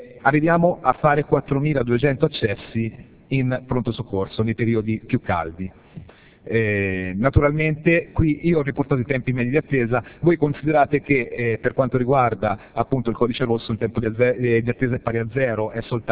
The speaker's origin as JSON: {"language": "Italian", "region": "Tuscany", "country": "Italy", "lives_now": "Riccione, Italy", "said": "Io gioco in casa, vengo da Riccione, anche se sono toscano, forse si sente un po'."}